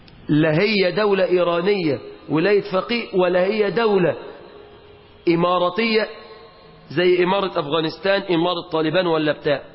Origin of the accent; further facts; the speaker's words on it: Mansoura, Dakahlia, Egypt; احنا عندنا في المنصورة الأخ بيته جنب كنيسة